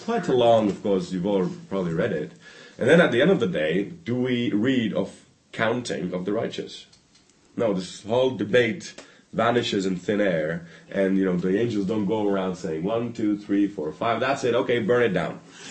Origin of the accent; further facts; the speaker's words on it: Finland; also born or lived in Czech Republic; I grew up in an atheistic household. It was funny, though, because I was brought up in Finland, because my father worked for Czech Airlines, and we would travel there and fro quite constantly.